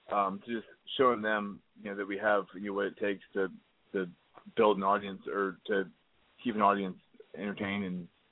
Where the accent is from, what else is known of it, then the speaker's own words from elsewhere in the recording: the South, United States; I'm from the South, so a lot of just traditional American dishes that have my spin, a lot of international flavors.